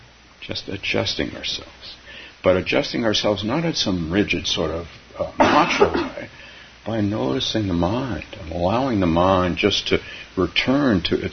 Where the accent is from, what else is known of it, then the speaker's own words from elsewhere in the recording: California, United States; When I grew up in California, snow was related to being joyful and having fun on ski trips.